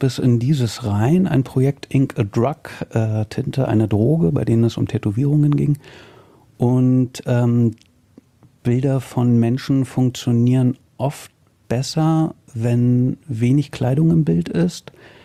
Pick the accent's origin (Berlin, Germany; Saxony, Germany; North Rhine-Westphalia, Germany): Berlin, Germany; als Berliner schmeiße ich mal Flitzpiep in den Ring.